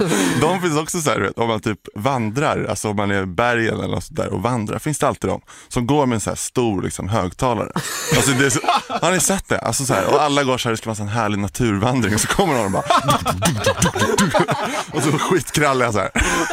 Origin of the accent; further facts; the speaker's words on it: Stockholm, Stockholm County, Sweden; Nej, för att jag är kille från Stockholm.